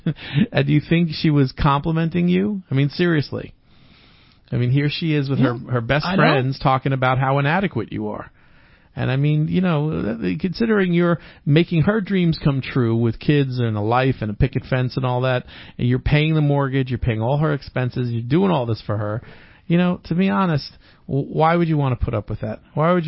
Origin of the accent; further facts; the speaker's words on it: New York, United States; I grew up in New York, and I got quite a few spoonfuls of the guy, and I know who he is.